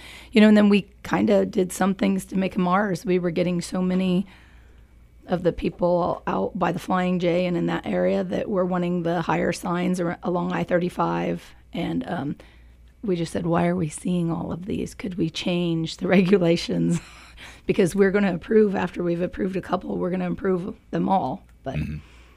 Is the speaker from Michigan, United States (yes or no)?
no; Emporia, Kansas, United States; I was born and raised here in Emporia. My husband and I returned home 14 years ago to raise our daughter here